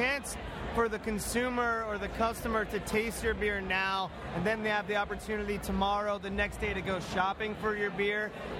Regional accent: New Jersey, United States; I grew up in Bergen County, New Jersey.

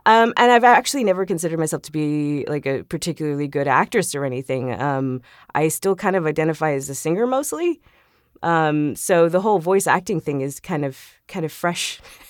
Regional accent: Corpus Christi, Texas, United States; I was born in South Texas in a town called Corpus Christi, which is by South Padre Island

